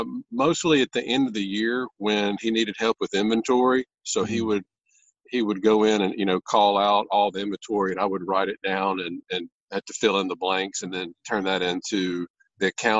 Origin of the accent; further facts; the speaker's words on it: Louisiana, United States; Yeah, born and raised in Louisiana, and as I was telling you a little bit before the call, we had a late night last night after the big game